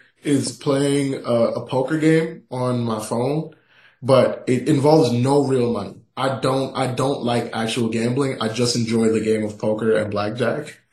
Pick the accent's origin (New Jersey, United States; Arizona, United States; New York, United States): New York, United States; No, just the fact that I'm originally from Brooklyn, Queens, New York, so I'm not a local here at all.